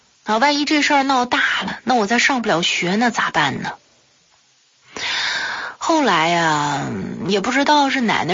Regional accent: Zetang, Tibet, China; 我就是在敬老院里长大的孤儿，关于我的身世，在整个的西藏山南的泽当镇，那几乎是家喻户晓了啊

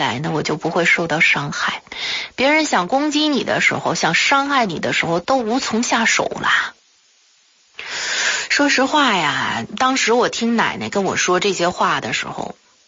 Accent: Zetang, Tibet, China; 我就是在敬老院里长大的孤儿，关于我的身世，在整个的西藏山南的泽当镇，那几乎是家喻户晓了啊

